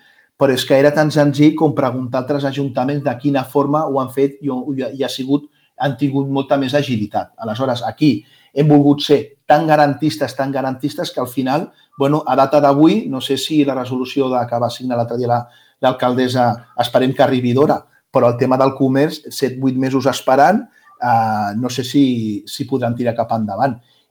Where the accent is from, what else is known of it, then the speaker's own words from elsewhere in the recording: Barcelona, Catalonia, Spain; jo soc del barri del Poble Sec